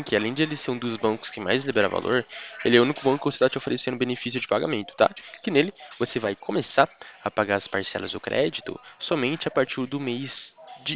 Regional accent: Americana, São Paulo, Brazil; eu sou de Americana, São Paulo

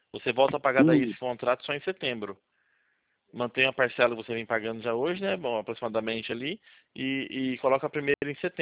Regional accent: São Paulo, Brazil; Eu sou da região aqui de Campinas, de Jundiaí aqui.

